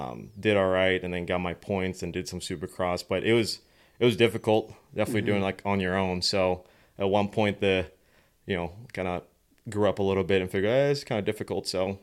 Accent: Sweden; moved away; Born and raised in Sweden, rode dirt bikes, started riding when I was nine.

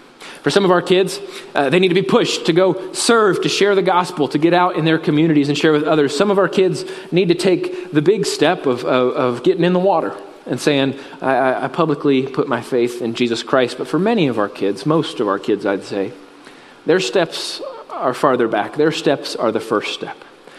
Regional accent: United States; I grew up here in Shelby County, and if you give me 2 minutes to talk about who I am and what I do, and then we'll go ahead and get into the message. But I grew up actually right back here in this subdivision.

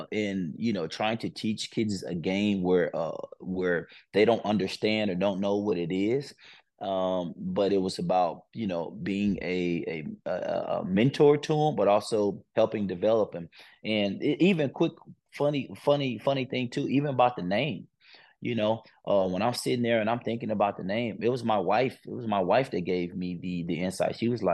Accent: United States; now in Calgary, Canada; being a pro 10 years, man, and growing up in the States, like, we've never done anything like that.

